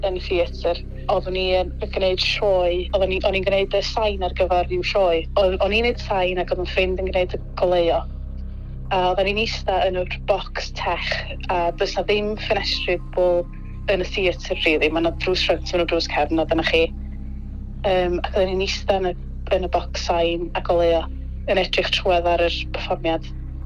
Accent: Gaerwen, Wales, United Kingdom; a dwi'n dod o Gerwen yn Sir Fôn.

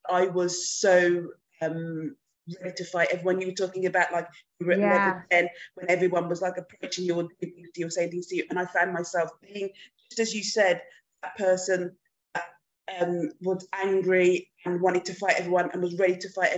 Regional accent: United Kingdom; And we were going through Brexit as a British person.

